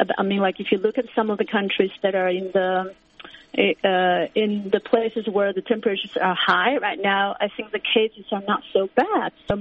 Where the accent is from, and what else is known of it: Hubei, China; born or raised there; English is a second language